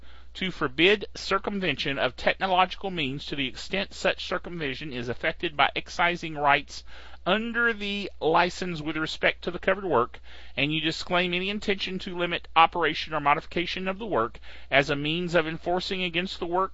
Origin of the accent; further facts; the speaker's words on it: Greensboro, North Carolina, United States; And from right here in my hometown location, Greensboro, North Carolina, gotta love that.